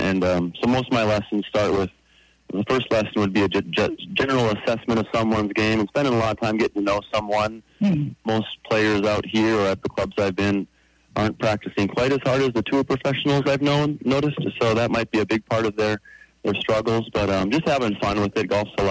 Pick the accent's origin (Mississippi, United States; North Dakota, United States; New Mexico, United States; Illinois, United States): North Dakota, United States; moved away; I'm from North Dakota originally.